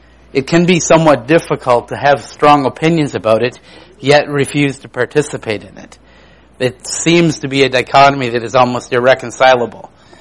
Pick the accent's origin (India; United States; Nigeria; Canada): Canada; I'm Canadian. We don't even understand what that means.